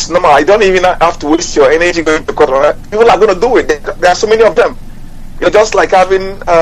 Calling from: London, United Kingdom; I'm also calling from London.

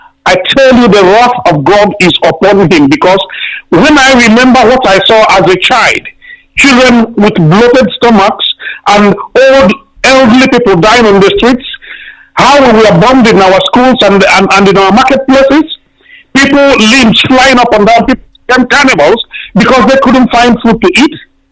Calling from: London, United Kingdom; I'm calling from London.

